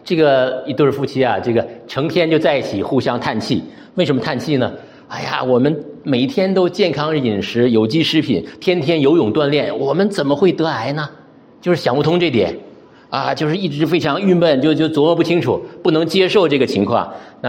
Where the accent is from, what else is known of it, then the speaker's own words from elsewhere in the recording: Shenyang, Liaoning, China; 那我老家是东北的，我是沈阳人，我们东北就是比较就是不太愿意暴露自己的软弱啊。